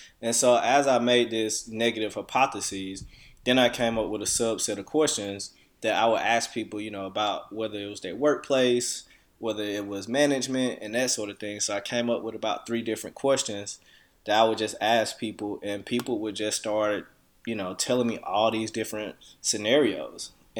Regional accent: Deep South, United States; my upbringing, growing up in the Deep South, experiencing all these racial things that I experienced growing up.

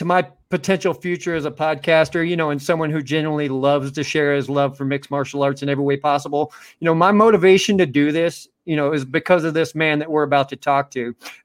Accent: Mississippi, United States; also born or lived in Pennsylvania; now in Oregon, United States; I'm from Mississippi. I live in Oregon now. I live in Pennsylvania whenever I was a kid, but I didn't really remember it.

